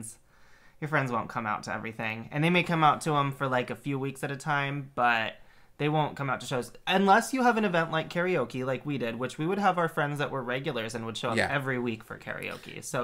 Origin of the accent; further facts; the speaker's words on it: Grand Junction, Colorado, United States; So, I actually was born and raised in Grand Junction. So, it was the scene not only that I came up in for drag, but I was born there.